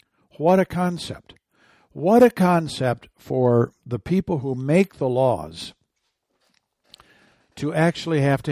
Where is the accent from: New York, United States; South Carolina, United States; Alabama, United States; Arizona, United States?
Arizona, United States; so from my home state of Arizona